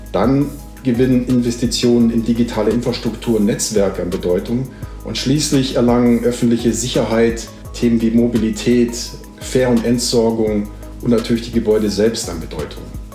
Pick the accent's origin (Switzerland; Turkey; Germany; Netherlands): Germany; Munich, Bavaria; Aber mich freut es natürlich hier auch als Münchner sozusagen davon hoffentlich bald zu profitieren